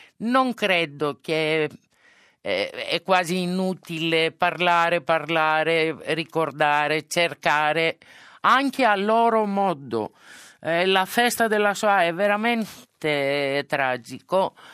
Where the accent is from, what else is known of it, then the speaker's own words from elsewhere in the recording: Greece; Italian is a second language; Purtroppo spontaneamente da greca mi viene il pragmatismo della disperazione.